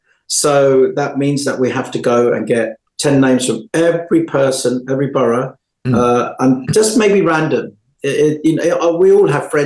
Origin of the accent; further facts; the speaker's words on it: India; I know it sounds Shyam. I'm an Indian